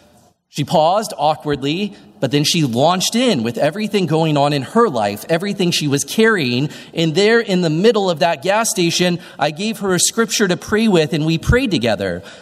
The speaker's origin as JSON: {"language": "English", "town": "Indianapolis", "region": "Indiana", "country": "United States", "said": "and I share that I'm from the Indianapolis area."}